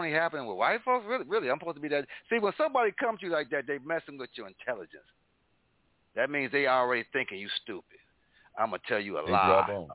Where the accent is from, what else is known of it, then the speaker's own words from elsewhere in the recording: Buffalo, New York, United States; Me growing up in Buffalo, those of you in Buffalo who are listening, you know, we grew up with Juneteenth.